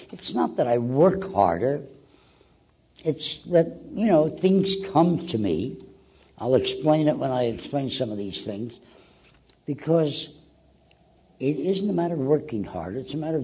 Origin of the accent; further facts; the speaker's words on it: Brooklyn, New York, United States; Brooklyn was a beautiful place. My first job at the age of 12 was working in a drugstore because I was a small, skinny